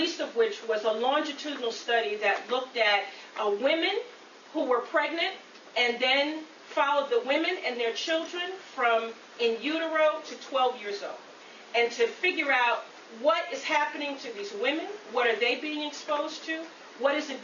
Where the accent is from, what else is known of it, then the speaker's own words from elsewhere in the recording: New York, United States; moved away as an adult; now in Prince William County, United States; And so I am from New York, and I lived in northern Manhattan and Harlem most of my life until I moved to Prince William County in 1998.